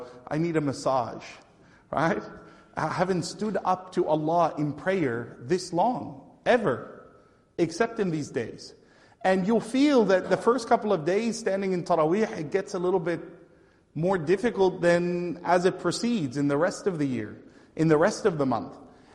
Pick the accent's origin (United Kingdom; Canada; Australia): Canada; Now we're from Canada. Like, there's no storm warning for rain.